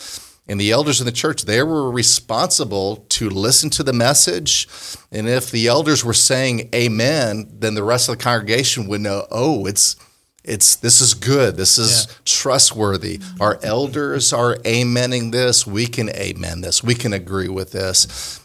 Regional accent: Connecticut, United States; now in US South; I grew up in Connecticut, so I didn't see that.

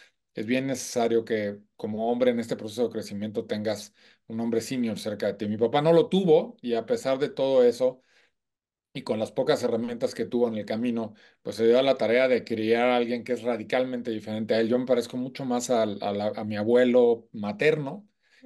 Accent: Celaya, Guanajuato, Mexico; born there; Nací en Celaya, Guanajuato, hace ya varios años, como les dije, en una familia tradicional de provincia, o sea, una familia muy tradicional

